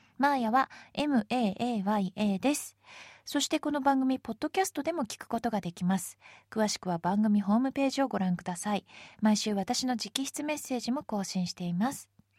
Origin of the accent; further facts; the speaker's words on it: Tokyo, Japan; 私はまあ生まれも育ちも今も東京にずっといるわけなんですが